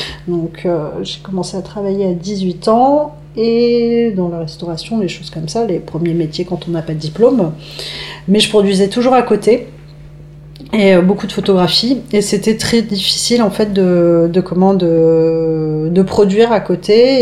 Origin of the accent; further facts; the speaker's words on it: Desvres, Hauts-de-France, France; j'ai grandi à Dèvres, qui est une ville de la faïence